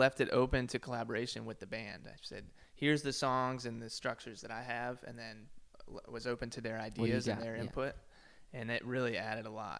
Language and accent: English; Virginia, United States; also born or lived in Washington, D.C.; Grew up in Virginia.